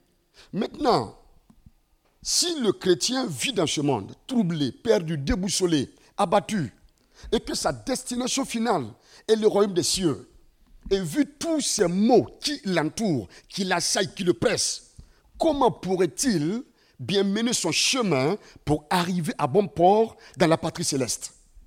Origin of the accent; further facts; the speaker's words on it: Ouagadougou, Centre, Burkina Faso; Je viens du Burkina Faso, dans la capitale, une ville qu'on appelle Ouagadougou.